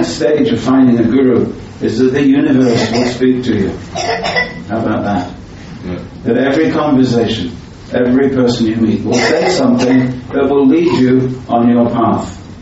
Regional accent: United Kingdom; As British, sometimes we're a little clumsy with our metaphors.

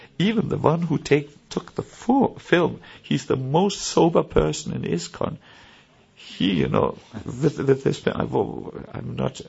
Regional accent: Germany; I'm from Germany, it's not so easy for me to do this, you know.

